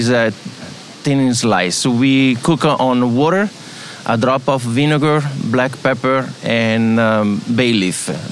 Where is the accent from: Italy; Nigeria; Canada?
Italy; Venice, Veneto; English is a second language; You know, I come from Venice, and we are close to Chioggia.